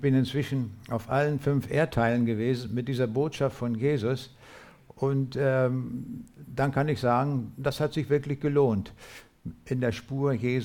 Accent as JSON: {"language": "German", "town": "Braunschweig", "region": "Lower Saxony", "country": "Germany", "said": "ich komme mit meiner Frau aus Braunschweig, damit man genau weiß, wo das liegt."}